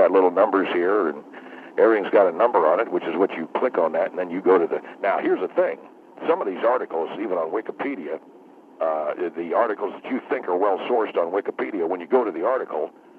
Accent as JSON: {"language": "English", "region": "Texas", "country": "United States", "said": "I come from Texas."}